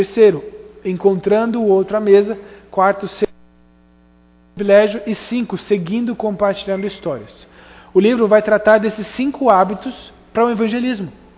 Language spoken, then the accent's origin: Portuguese; Brazil; A gente é brasileiro, a gente gosta de comer e comer bem, né?